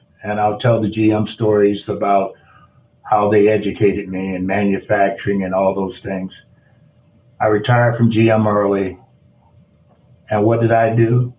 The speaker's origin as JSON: {"language": "English", "town": "Portal", "region": "Georgia", "country": "United States", "tie": "born or raised there", "said": "I grew up in South Georgia, a little town called Portal, Georgia. Probably 60 miles from the coast from Savannah. And we were farmers."}